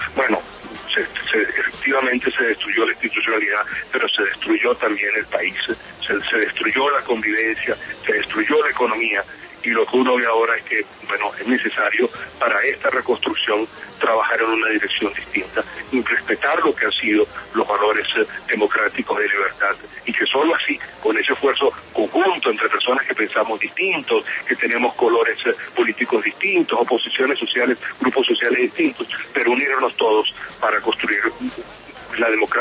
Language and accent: Spanish; Venezuela; esa es una lección realmente triste para nosotros como venezolanos, porque la hemos padecido